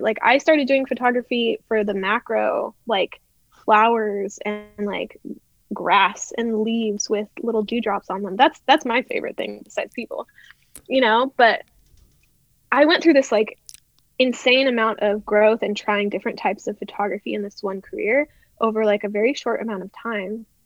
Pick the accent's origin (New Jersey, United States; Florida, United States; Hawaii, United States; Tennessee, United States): Hawaii, United States; moved away as an adult; I grew up in Hawaii and then I came here to go to college. So I would go home over the summer and I grew up owning a couple of horses.